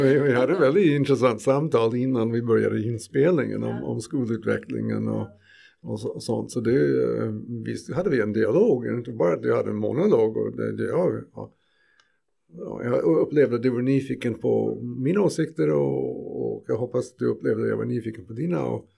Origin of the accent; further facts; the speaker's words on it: United States; Så att jag tänkte som amerikan att det är intressant att öppna frågan till eleverna.